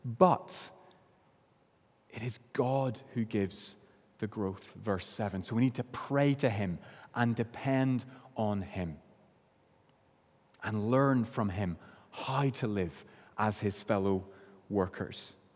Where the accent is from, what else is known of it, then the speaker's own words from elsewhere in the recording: Northern Ireland, United Kingdom; it sounds like a cliche, but growing up in Northern Ireland, my grandfather was a dairy and potato farmer.